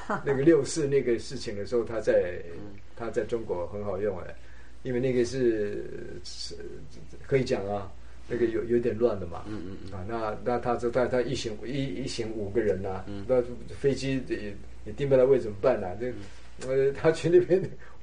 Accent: Pingtung County, Taiwan; 我爸爸妈妈是结婚之后才离开澎湖的，我是在屏东出生的。

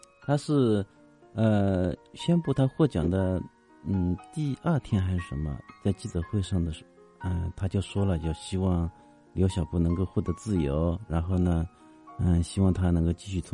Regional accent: Suzhou, Jiangsu, China; 但是呢在我们苏州那边呢，钱呢又跟那个全，就全部的全的发音差不多

